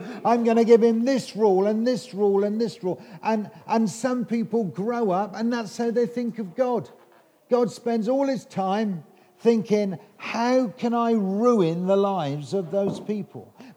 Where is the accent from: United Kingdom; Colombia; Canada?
United Kingdom; England; accent: English; Covet, not cover. It's my English accent. I know it is.